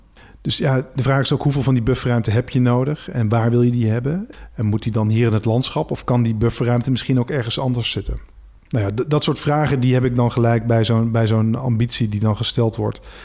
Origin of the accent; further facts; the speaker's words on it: Tilburg, North Brabant, Netherlands; born there; Vlakbij mijn geboortegrond hier in Tilburg, in de spoorzone.